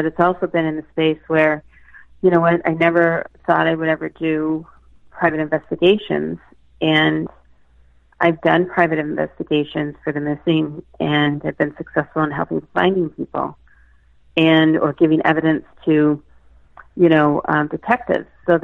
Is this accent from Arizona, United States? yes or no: no; Boston, Massachusetts, United States; obviously I'm from Boston, and you got to remember the Boston Marathon's on, it's always on a school holiday, during that week.